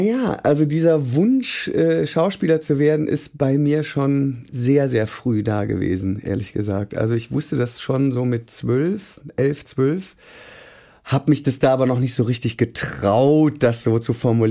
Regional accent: Neuss, North Rhine-Westphalia, Germany; Ich bin in Neuss im Rheinland groß geworden

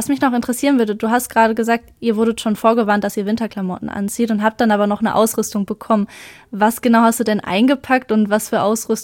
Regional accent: Schalksmühle, North Rhine-Westphalia, Germany; Aus Schalksmühle.

